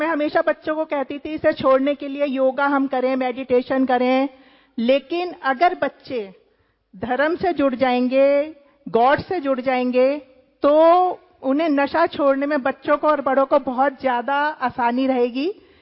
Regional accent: Ghaziabad, Uttar Pradesh, India; और मैं गाजियाबाद से आई हूं.

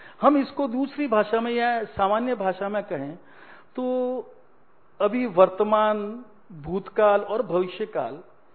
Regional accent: Jodhpur, Rajasthan, India; मैं जैसे जोधपुर से आता हूं

